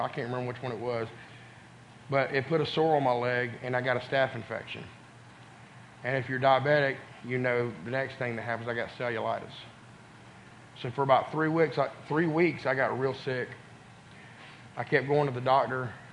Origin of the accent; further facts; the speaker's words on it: Bonaire, Georgia, United States; because I'm from Bonaire.